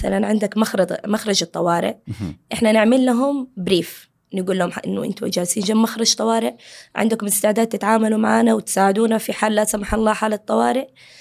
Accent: Saudi Arabia; بيسمعوني من لهجتي يقوم يطالع فيه، أنت سعودية؟ أقول لهم أيوة أنا سعودية.

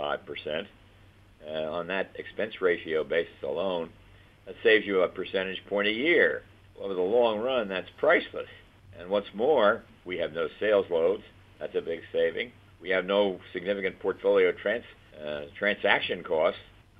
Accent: United States; And I worry a little bit, and I'm an American, that I don't see the need to go outside of the U.S.

